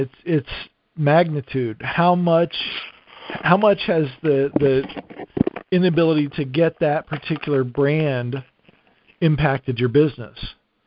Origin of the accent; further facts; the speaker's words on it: Lima, Ohio, United States; I grew up in Lima, Ohio, and we have a refinery there.